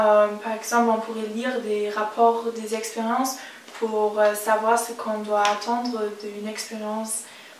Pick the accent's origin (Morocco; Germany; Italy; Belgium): Germany; now in France; je viens de l'Allemagne et j'ai 19 ans